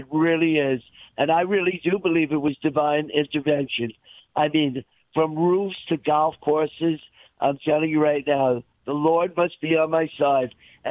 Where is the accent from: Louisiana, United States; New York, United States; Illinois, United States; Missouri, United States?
New York, United States; Queens; not far from where I grew up in Queens.